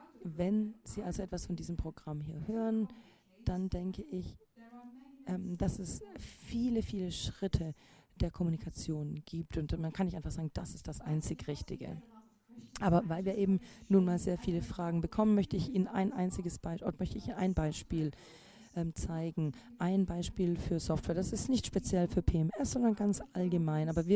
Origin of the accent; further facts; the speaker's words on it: Belgium; ich komme ja aus Belgien